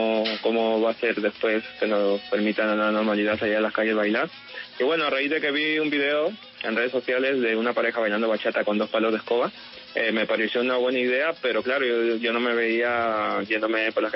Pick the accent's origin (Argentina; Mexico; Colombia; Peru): Peru; Lima; now in Spain; Yo soy de un sitio que se llama Villamayor del Triunfo, San Gabriel, de Lima. Una parte de Lima, Y bueno, pues soy peruano